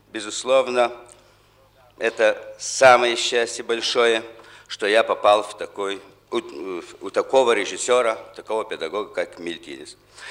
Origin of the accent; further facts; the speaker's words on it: Kaunas, Kaunas County, Lithuania; Я родился в Каунасе в 1924 году, скоро уже 50 лет мне в этом году, да, и там учился в школе.